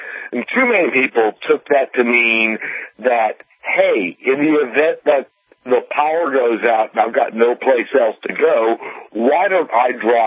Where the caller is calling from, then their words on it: Metairie, Louisiana, United States; Metairie, Louisiana, right outside of New Orleans.